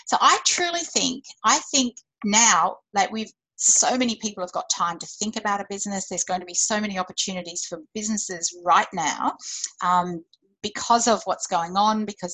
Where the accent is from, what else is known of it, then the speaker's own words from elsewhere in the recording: Brisbane, Queensland, Australia; accent: Australian; now in Sydney, Australia; Well, I live in Sydney. I love Sydney. I grew up in Brisbane. My parents immigrated from the UK, actually from Ireland originally, but I was tiny when we came here, which is why I sound so beautifully Australian.